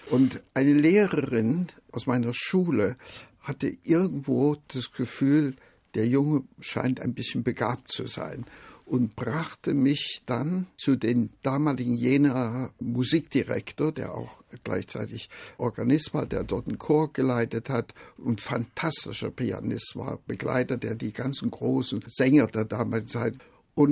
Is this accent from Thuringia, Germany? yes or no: yes; Jena, Thuringia, Germany; also born or lived in Gera; kleinen Dorf bei Gera geboren, aber das war dann, weil mein Vater zu Zeiss eine Anstellung bekam, sind wir nach Jena gezogen und dann habe ich also in Jena dann auch meine Schulzeit gehabt.